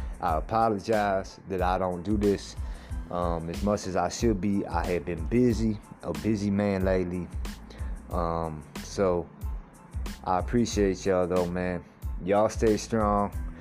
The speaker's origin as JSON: {"language": "English", "region": "Michigan", "country": "United States", "said": "Like, there ain't even a speed limit, at least where I'm at, where I'm from. I'm from Michigan, but there ain't even a goddamn speed limit, bro."}